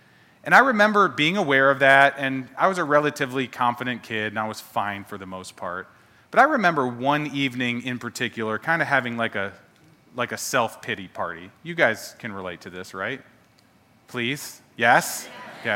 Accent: Ohio, United States; So I was raised in Ohio, northern part

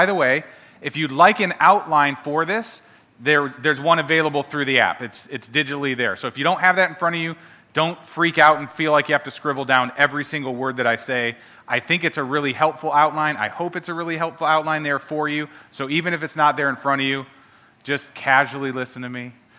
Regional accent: Ohio, United States; So I was raised in Ohio, northern part

